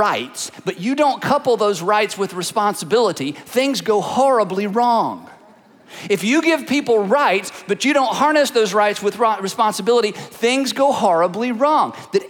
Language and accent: English; United States; Because that's how we think as Americans. I'm an American, I can do what I want.